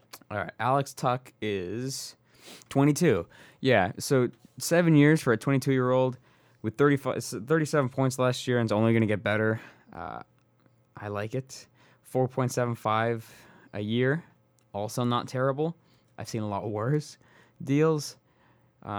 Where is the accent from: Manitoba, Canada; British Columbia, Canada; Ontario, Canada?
Ontario, Canada; Whitby; I'm from Whitby, so which is near Oshawa